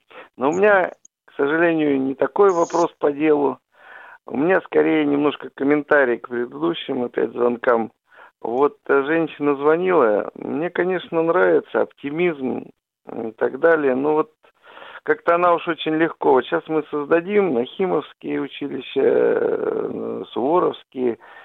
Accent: Novosibirsk, Novosibirsk Oblast, Russia; Я, кстати, из Новосибирска

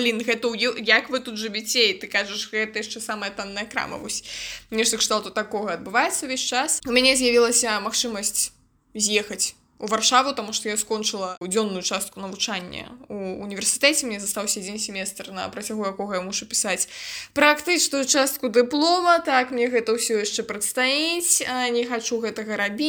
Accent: Grodno Region, Belarus; now in Brest Region, Belarus; Я з Гродзеншчыны, Божа даруй, але туды больш да Брэсцкай вобласці

